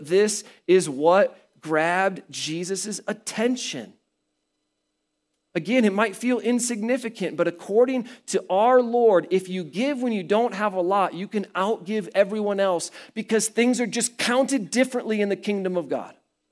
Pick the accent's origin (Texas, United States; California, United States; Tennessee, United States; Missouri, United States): Missouri, United States; Kansas City; now in Colorado, United States; I came from Kansas City. They don't have really a lot of HOAs there. So that was like a new thing for me to encounter.